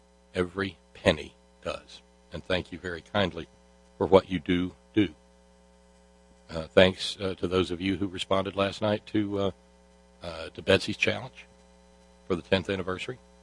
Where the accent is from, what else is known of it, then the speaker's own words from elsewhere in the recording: Australia; accent: Australian; I figure Australian people probably cringe hearing my Australian accent